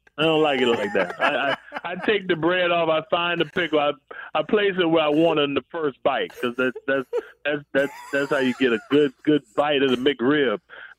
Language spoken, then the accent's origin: English; South Carolina, United States; One's going to be mustard-based, golden, because I'm from South Carolina.